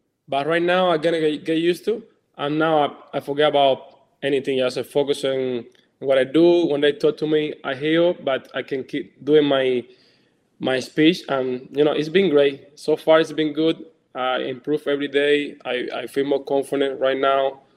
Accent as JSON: {"language": "English", "country": "Cuba", "second_language": "English", "said": "You know, I came from Cuba. You know, a lot of hope in this country."}